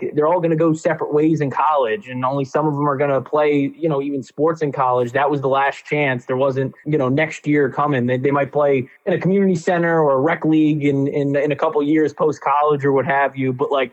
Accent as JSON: {"language": "English", "town": "Queens", "region": "New York", "country": "United States", "tie": "born or raised there", "said": "I grew up in Queens, New York, and we had a lot of boys' basketball talent"}